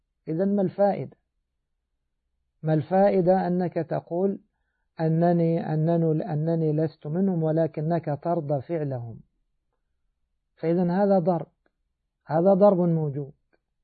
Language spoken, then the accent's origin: Arabic; Egypt; وتابعه كثير من طلاب العلم الجاهلين عندنا في بلادنا مصر